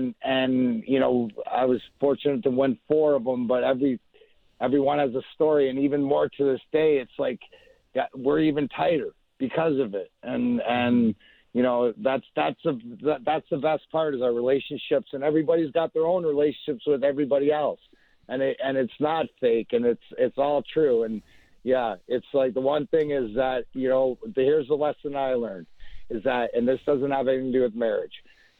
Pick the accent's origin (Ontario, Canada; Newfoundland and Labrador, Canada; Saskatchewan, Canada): Ontario, Canada; Leamington; I got to work out here because I'm from Leamington, so I would come over all summer.